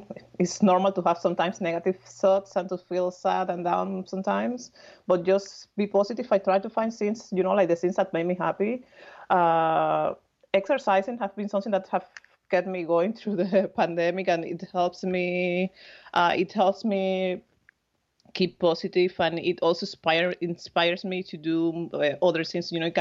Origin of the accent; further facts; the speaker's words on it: Cuba; English is a second language; moved away; Yes, I'm from Cuba.